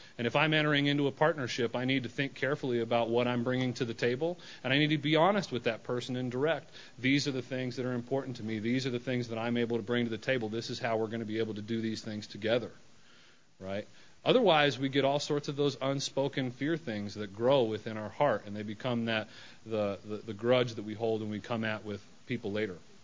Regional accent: Denver, Colorado, United States; that I work in the substance abuse treatment field. I'm from Denver, Colorado.

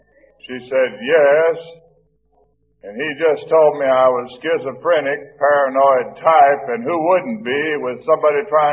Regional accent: Texas, United States; born there; I was born in East Texas.

